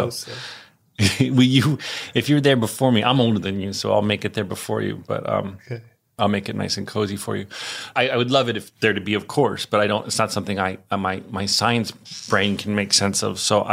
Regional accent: New Jersey, United States; So I grew up in North Jersey, about 45 minutes outside of Manhattan

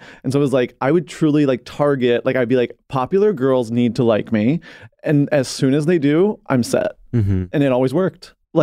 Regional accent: Michigan, United States; now in Virginia, United States; when I moved to Southern Virginia from Michigan

